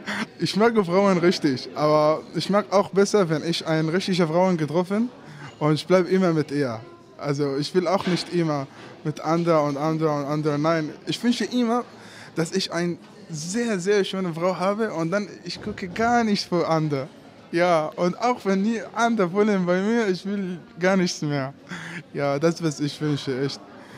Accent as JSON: {"language": "German", "country": "Syria", "second_language": "German", "said": "Ich bin aus Syrien. Wenn sie fragt über Religion, ich sage auch, dass ich bin Muslim"}